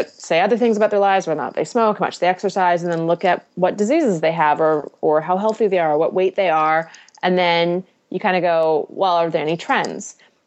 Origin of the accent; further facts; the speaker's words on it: Canada; I'm Canadian. Of course I speak French.